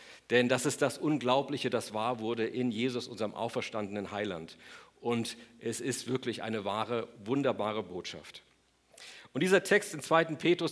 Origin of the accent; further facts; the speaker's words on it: Munich, Bavaria, Germany; als ich als Jugendlicher aufgewachsen bin in München